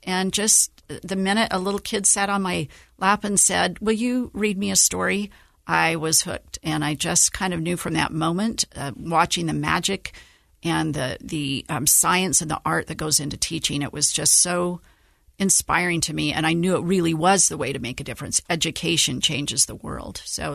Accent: Utah, United States; And I'm so grateful to live in Utah and really proud to just have been born and raised in Utah.

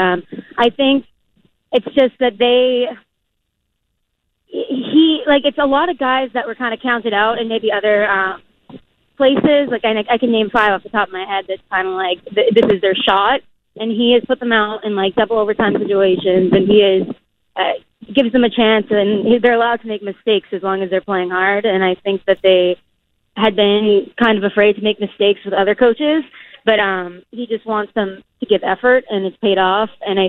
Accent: Boston, Massachusetts, United States; obviously, I'm coming from Boston, and I just can say that it's completely different.

